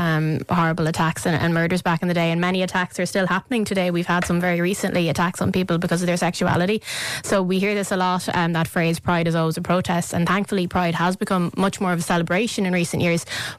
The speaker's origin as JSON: {"language": "English", "town": "Sligo", "region": "Connacht", "country": "Ireland", "said": "I'm from Sligo."}